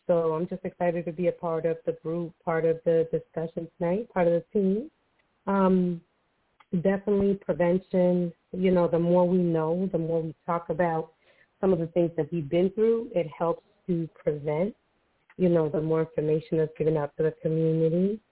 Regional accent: Boston, Massachusetts, United States; also born or lived in Costa Rica; I am originally from Costa Rica and grew up in Boston.

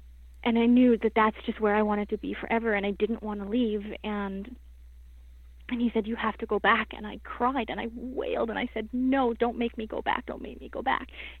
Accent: British Columbia, Canada; I grew up in British Columbia. It was in Alberta. I didn't move back to BC.

